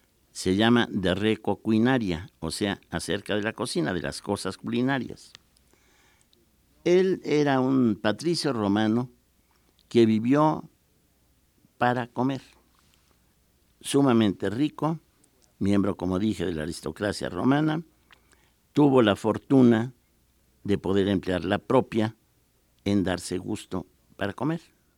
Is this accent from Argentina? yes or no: no; Mexico; Yo, que soy totalmente mexicano, confieso que no me gusta.